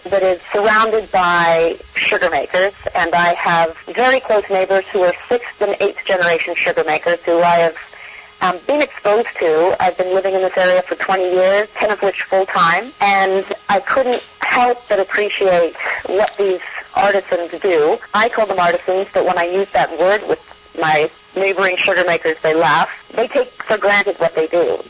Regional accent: Canada; moved away as an adult; now in United States; I come from Canada, and I grew up on a farm.

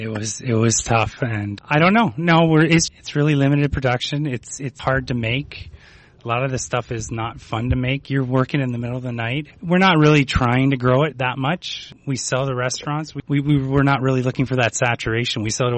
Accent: St. Catharines, Ontario, Canada; I'm from St. Catharines, Ontario, in Canada.

